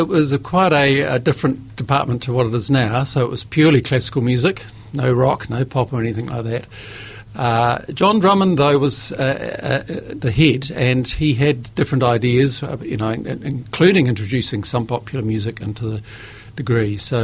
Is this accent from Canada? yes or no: no; Christchurch, Canterbury, New Zealand; I was brought up in Christchurch and lived there for 27 years